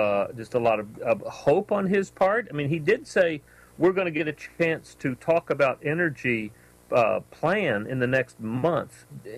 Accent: Texas, United States; but growing up in Texas, we didn't have a whole lot of earthquakes, and there's a lot of drilling there.

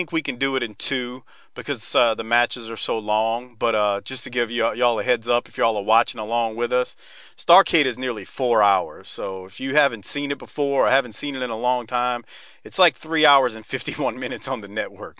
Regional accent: Houston, Texas, United States; I grew up in Houston.

